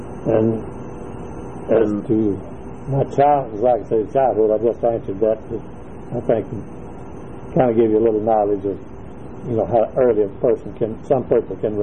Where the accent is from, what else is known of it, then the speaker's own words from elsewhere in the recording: Cedartown, Georgia, United States; born there; I was born in Cedartown, Georgia, on May 23, 1921.